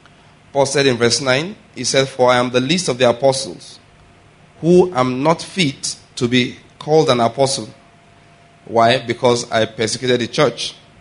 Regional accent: Ondo, Nigeria; born there; I was born in Ondo State, went to university in Edo State, and then served in Taraba State. I did my house job in Ondo State, served in Taraba State, and I did my postgraduate in Lagos.

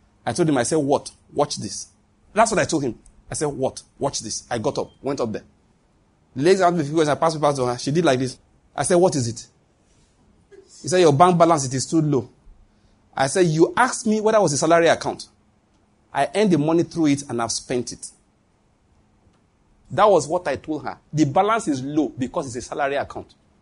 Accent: Enugu, Enugu State, Nigeria; I said, I'm sorry, I come from Enugu. I will not be able to come back on Tuesday.

